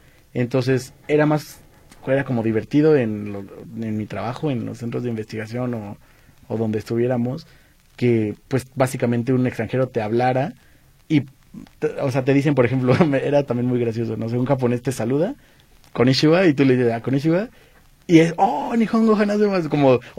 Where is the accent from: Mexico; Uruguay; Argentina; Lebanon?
Mexico; soy mexicano